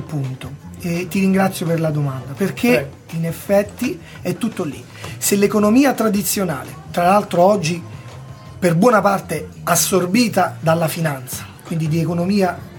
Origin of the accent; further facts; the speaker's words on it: Caserta, Campania, Italy; also born or lived in Lucca; now in Tivoli, Italy; Io sono casertano, sebbene abbia lavorato 10 anni in Toscana, a Lucca, e adesso sono qui a Tivoli